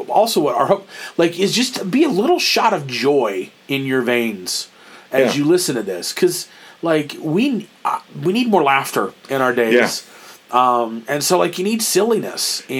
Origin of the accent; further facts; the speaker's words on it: Oklahoma, United States; I think growing up in Oklahoma, we didn't have like professional sports teams, and so like we just never cared.